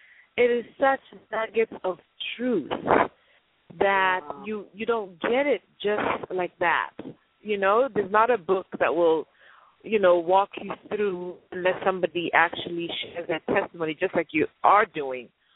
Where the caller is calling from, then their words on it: Dallas, Texas, United States; South Dallas